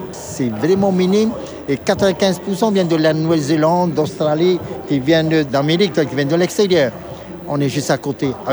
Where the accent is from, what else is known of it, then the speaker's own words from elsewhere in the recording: French Polynesia; Ils viennent chez nous en Polynésie pour faire des échanges sur d'autres produits de transformation